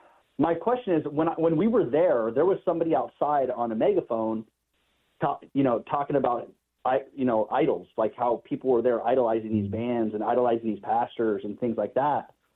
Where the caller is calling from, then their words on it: Tracy, California, United States; I'm calling from Tracy, California.